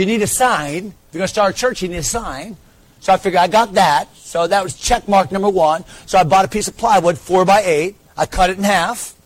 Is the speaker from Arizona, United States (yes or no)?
no; Connecticut, United States; I went back to Connecticut. I'm from Connecticut. I went back to Connecticut to start a church.